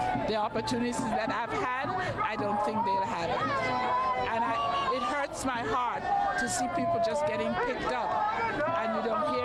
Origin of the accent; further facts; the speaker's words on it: Grenada; now in United States; Originally, I'm from Grenada in the West Indies. I've been here since 1968.